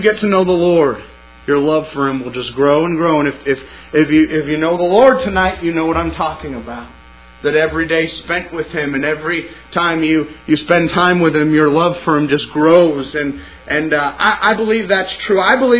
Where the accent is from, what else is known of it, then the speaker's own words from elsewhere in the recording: West Coast, United States; And I grew up on the West Coast.